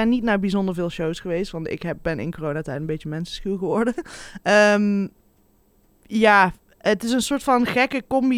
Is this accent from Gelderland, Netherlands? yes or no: no; Limburg, Netherlands; Ik ben een Limburger.